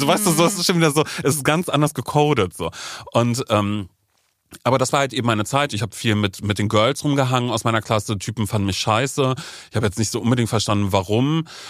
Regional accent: North Rhine-Westphalia, Germany; now in Berlin, Germany; was ist jetzt meine Heimat? Ist es nicht Nordrhein-Westfalen? Ist es nicht Budersdorf?

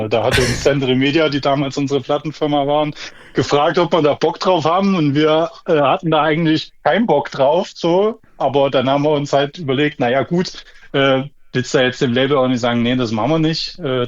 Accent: Thuringia, Germany; Nee, ich komme tatsächlich auch aus Thüringen hier, ja, also nicht weit

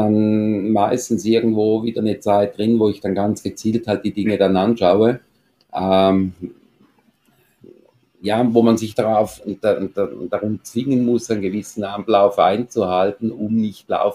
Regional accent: Switzerland; Also wir sind Schweizer, unser Deutsch ist leider halt nicht ganz so perfekt wie bei den Nachbarn.

